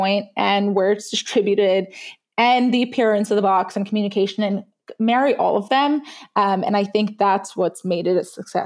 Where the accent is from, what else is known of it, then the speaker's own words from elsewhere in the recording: Brooklyn, New York, United States; growing up in Brooklyn as an immigrant, I grew up, your parents come to this country, they're marvels of McDonald's and American cereals.